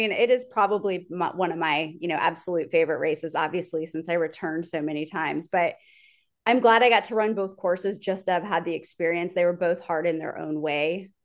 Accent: Wisconsin, United States; No, I'm from Wisconsin. I'm a Midwest girl through and through.

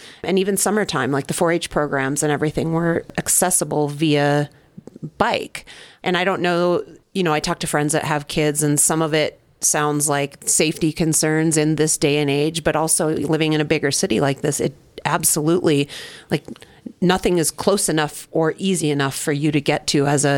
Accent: Fargo-Moorhead, Midwest, United States; And I grew up in the Midwest in a smaller town. Fargo Moorhead was about 80 to 100,000 people back in the 80s.

